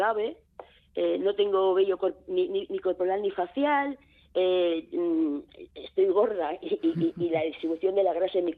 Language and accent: Spanish; Cruces, Basque Country, Spain; born there; en mi caso, por ejemplo, nací en Cruces en 1960